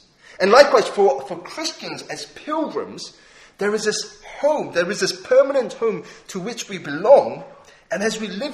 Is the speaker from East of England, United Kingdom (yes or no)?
no; London, United Kingdom; being a Korean immigrant when I was growing up in London.